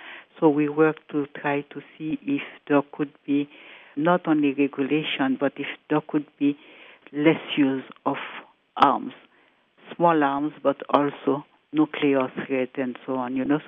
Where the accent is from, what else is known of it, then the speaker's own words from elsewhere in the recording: Haiti; I am myself from Haiti, a country in trouble.